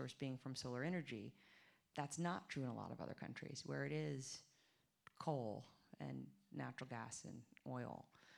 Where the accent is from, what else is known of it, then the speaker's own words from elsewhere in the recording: Arkansas, United States; it's a reaction from growing up in Arkansas.